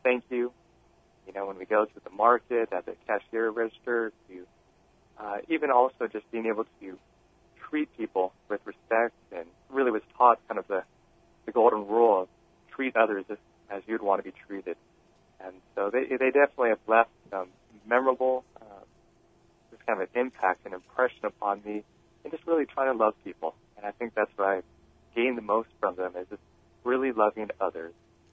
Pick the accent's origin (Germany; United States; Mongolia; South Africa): United States; San Gabriel, California; I grew up in the city of San Gabriel. It's just south of Pasadena, if you've ever seen the Rose Parade. Probably know that area of where I grew up. And it's just outside of Los Angeles.